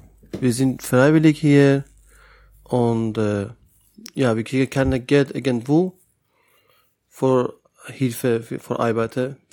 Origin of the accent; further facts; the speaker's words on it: Iran; German is a second language; moved away as an adult; now in Greece; Ich komme aus dem Iran. Ich bin seit mehrere vier Jahre in Ense mit Eleni Lesvos. Ich habe ungefähr 14 Monate in Moria gewohnt, alte Moria, Moria Camp.